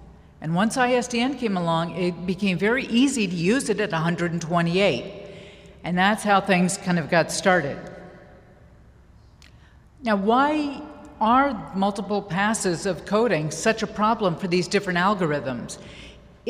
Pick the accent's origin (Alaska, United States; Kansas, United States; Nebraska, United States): Nebraska, United States; Omaha; growing up in Omaha, Nebraska, a radio station played